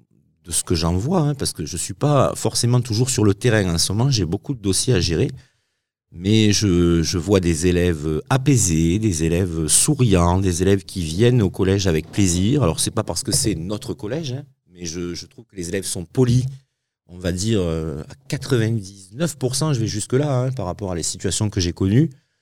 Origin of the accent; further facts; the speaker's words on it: Alès, Occitanie, France; born there; also born or lived in Montpellier; je suis gardois à la base, hein, je suis né à Alès, et donc j'ai aussi beaucoup vécu à Montpellier